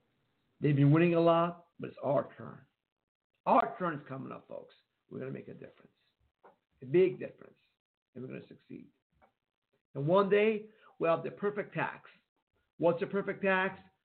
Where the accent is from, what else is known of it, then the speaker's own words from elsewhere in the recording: United States; as a Jewish born and raised in America.